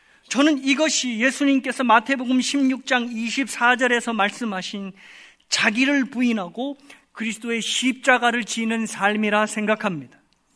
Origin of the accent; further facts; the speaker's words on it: Chungcheong, South Korea; 제가 충청도 사람인데요. 충청도 삽두리에 냅둬유라는 말이 있습니다.